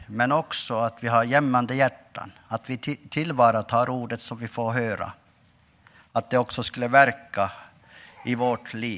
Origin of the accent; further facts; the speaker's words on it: Kuttainen, Norrbotten County, Sweden; Och så vill jag också frambära hälsningar från min hembygd i Kuttainen.